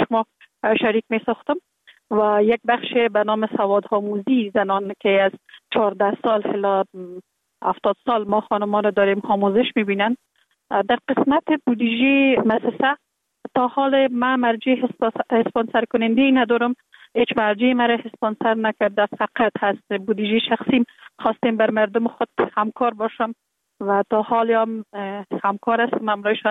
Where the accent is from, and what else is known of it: Kabul, Afghanistan; born there